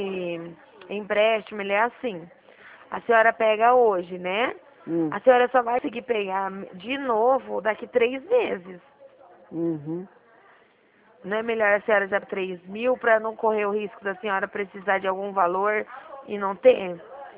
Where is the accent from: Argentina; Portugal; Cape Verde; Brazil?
Brazil; Dracena, São Paulo; Eu sou de Dracena, estado de São Paulo.